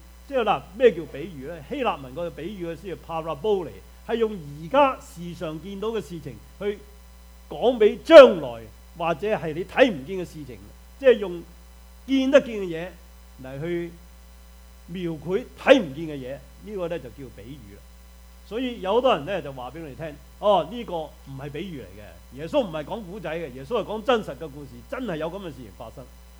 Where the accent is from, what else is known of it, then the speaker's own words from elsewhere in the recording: China; 我相信我們在中國長大的人受過這些教訓